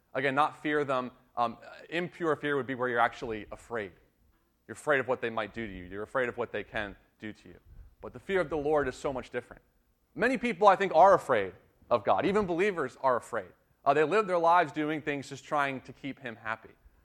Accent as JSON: {"language": "English", "town": "Tampa", "region": "Florida", "country": "United States", "tie": "born or raised there", "said": "I grew up in Tampa, Florida, and I really believed that."}